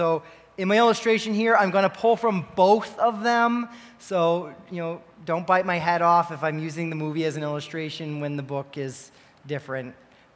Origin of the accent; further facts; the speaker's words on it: Canada; or me, I'm Canadian